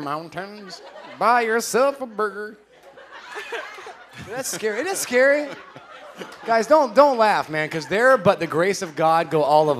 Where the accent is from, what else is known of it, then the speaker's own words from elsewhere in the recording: the South, United States; Because I grew up in the South, and I can't fix cars